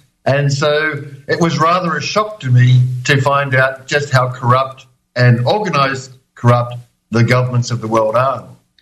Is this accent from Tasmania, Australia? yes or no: no; Wagga Wagga, New South Wales, Australia; moved away as an adult; now in Europe; My accent has changed a little bit because I've been in Europe for 11 years now. But I grew up in a small town in rural Australia, halfway between Sydney and Melbourne, a place called Wagga Wagga.